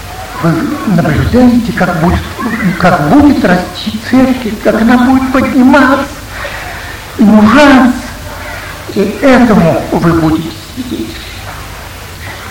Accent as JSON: {"language": "Russian", "region": "Saint Petersburg", "country": "Russia", "tie": "born or raised there", "said": "Я жил тогда, мое детство прошло в Ленинграде."}